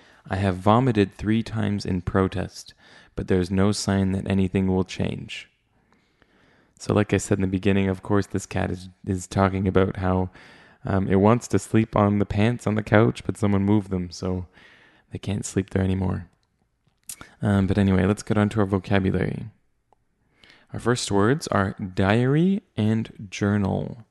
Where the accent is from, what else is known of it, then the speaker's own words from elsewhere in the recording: Canada; As a Canadian, I've never heard anyone say the word Chesterfield